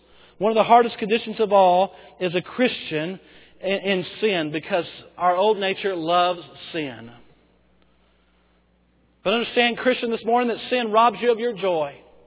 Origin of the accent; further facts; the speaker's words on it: Bowie, Texas, United States; I'm from Bowie, Texas. In fact, I'm not just from Bowie. I grew up 3 miles outside of Bowie, Texas. All right? I grew up in the country.